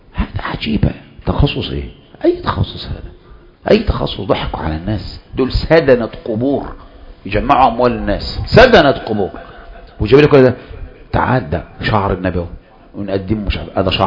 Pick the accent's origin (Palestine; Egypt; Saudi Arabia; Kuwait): Egypt; فمن الأساطير الكبرى عندنا في مصر